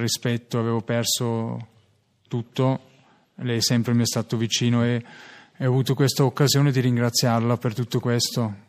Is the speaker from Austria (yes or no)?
yes; Austria; Italian is a second language; ho 36 anni, vengo dall'Austria.